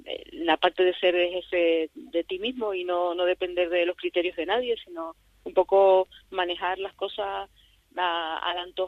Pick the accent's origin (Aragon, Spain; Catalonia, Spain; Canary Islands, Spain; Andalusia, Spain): Canary Islands, Spain; La Laguna; abrirla en La Laguna, que es pues de donde vengo y mi municipio, ¿no? Y mi ciudad.